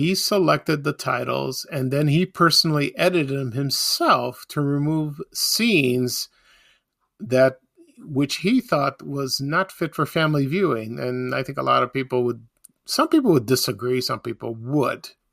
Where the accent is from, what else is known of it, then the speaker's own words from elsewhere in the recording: Chicago, Illinois, United States; it was one of my favorite programs growing up in Chicago.